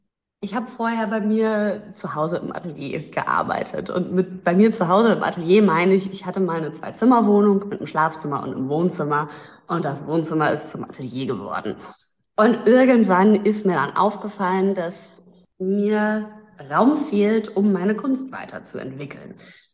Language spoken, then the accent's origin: German; Hamburg, Germany; now in Berlin, Germany; okay, Berlin und ich komme eigentlich aus Hamburg